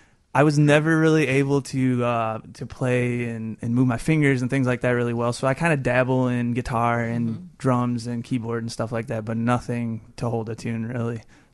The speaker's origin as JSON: {"language": "English", "town": "Morris", "region": "Illinois", "country": "United States", "tie": "born or raised there", "said": "I grew up in Morris, Illinois."}